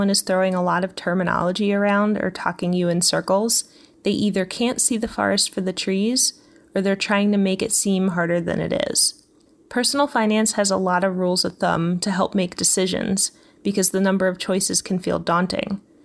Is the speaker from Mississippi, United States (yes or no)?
no; California, United States; from the Bay Area.